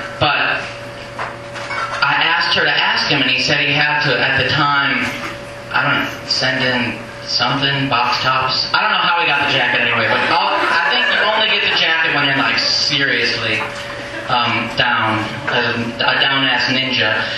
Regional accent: Ohio, United States; I mean, I'm from Ohio

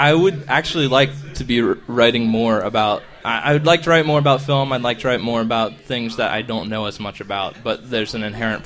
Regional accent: Richmond, Virginia, United States; now in Washington, United States; Originally, I'm from Richmond, Virginia.

